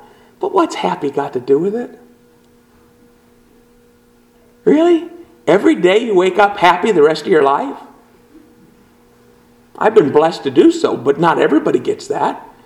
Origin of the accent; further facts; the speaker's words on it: Appalachia, United States; I grew up in the Appalachians just to make sure you know that.